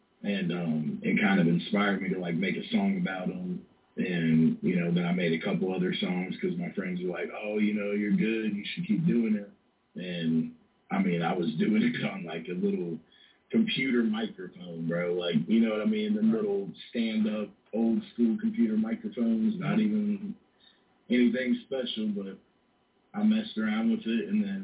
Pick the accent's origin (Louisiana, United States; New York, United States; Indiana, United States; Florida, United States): Florida, United States; Deltona; where I grew up in Deltona is primarily, like, Hispanic or black, like, white people were kind of the minority